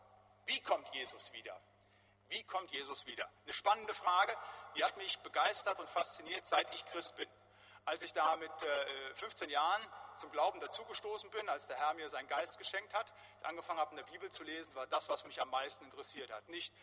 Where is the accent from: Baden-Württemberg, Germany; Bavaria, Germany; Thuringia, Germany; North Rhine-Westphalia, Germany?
North Rhine-Westphalia, Germany; Bad Laasphe; große Runde damals in Bad Laas, wo ich herkomme